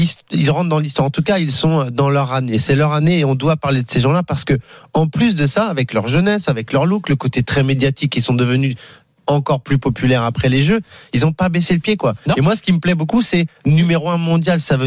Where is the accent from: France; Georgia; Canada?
France; chez nous, en France